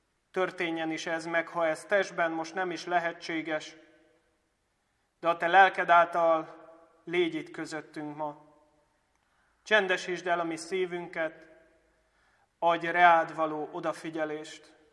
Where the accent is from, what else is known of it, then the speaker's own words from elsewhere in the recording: Budapest, Hungary; az én hazámban, Budapesten, Rákosszent Mihályon, ahonnan én származom